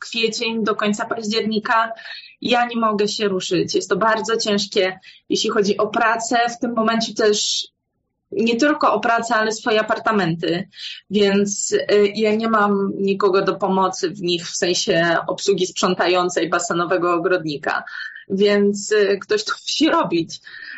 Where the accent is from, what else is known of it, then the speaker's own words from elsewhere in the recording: Warsaw, Masovian Voivodeship, Poland; szczególnie, że jestem z Warszawy i ja nie lubię aż tak bardzo dużych miast.